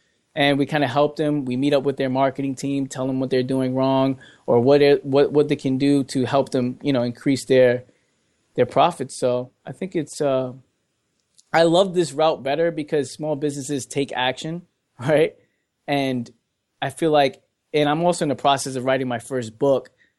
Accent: New York, United States; I'm from New York, so I see people on the train.

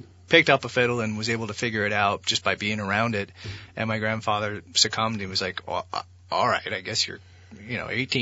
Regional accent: Canaan, Vermont, United States; I grew up in Canaan, Vermont, which is not to be confused with Canaan, New Hampshire for a lot of people.

